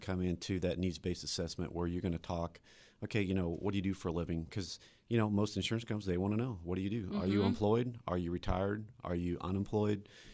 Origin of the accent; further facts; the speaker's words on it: Illinois, United States; It's part of my upbringing from a very, very small town in Illinois